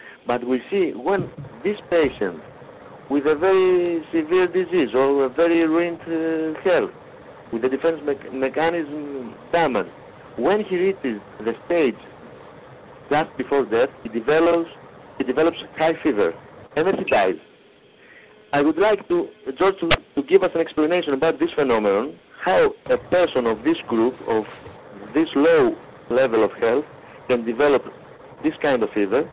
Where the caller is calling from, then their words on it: Thessaloniki, Central Macedonia, Greece; English is a second language; I'm calling from Thessaloniki, Greece.